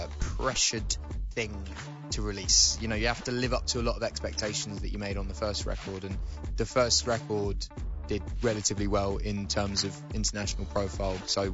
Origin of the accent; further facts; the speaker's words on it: England, United Kingdom; I mean, I'm English.